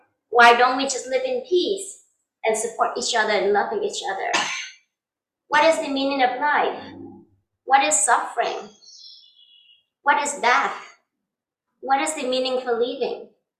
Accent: Vietnam; English is a second language; now in United States; I did not know much about Buddhism, even though I'm from Vietnam.

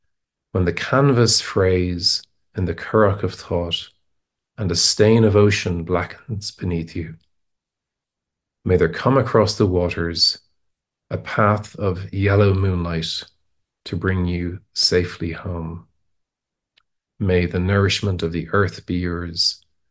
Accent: Ireland; because I'm from Ireland. But the Irish language, which I grew up learning, it's not direct.

